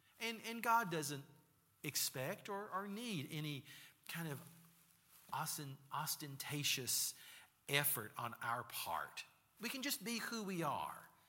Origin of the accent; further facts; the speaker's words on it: Bristol, United States; I grew up in Bristol at a church that was called Reynolds Memorial.